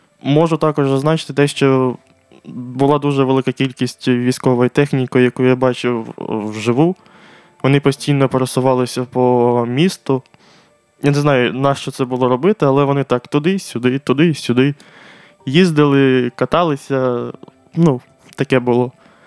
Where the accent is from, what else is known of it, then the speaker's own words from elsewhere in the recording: Beryslav, Kherson Oblast, Ukraine; Тоді як відновили трохи транспортне сполучення до мого рідного міста Береслава, і ми тоді спробували виїхати